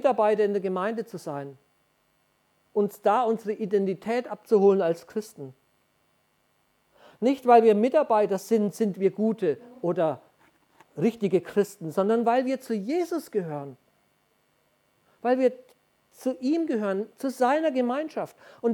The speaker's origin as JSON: {"language": "German", "region": "Bavaria", "country": "Germany", "said": "ich bin ja ein Franke. Stefan weiß, von was ich spreche. Wir Franken, wir freuen uns ja gerne mal nach innen."}